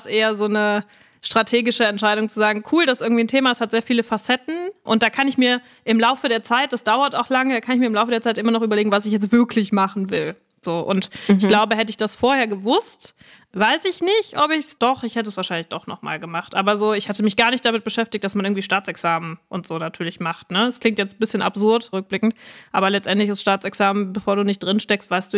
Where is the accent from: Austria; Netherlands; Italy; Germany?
Netherlands; Und ich bin ja eigentlich Holländerin.